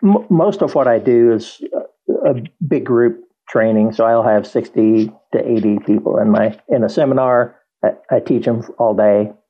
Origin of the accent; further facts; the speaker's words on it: Indiana, United States; I grew up in southern Indiana near Bloomington.